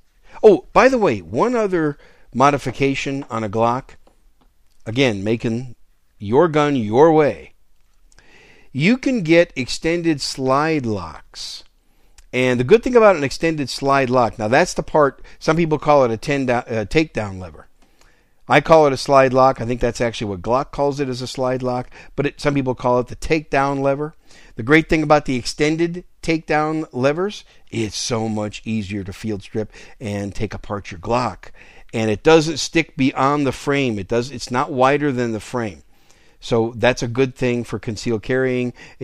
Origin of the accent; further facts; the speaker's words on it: Green Bay, Wisconsin, United States; now in San Antonio, United States; I'm from the Green Bay, Wisconsin area, so I grew up in the frozen tundra.